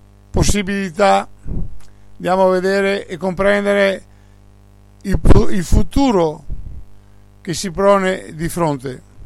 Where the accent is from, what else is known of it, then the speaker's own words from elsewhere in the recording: Veneto, Italy; noi non siamo mai, come veneti, non siamo mai entrati legalmente in Italia.